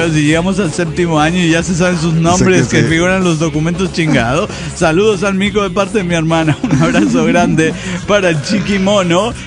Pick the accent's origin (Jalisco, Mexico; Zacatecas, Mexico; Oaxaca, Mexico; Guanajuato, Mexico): Guanajuato, Mexico; de Guanajuato, México.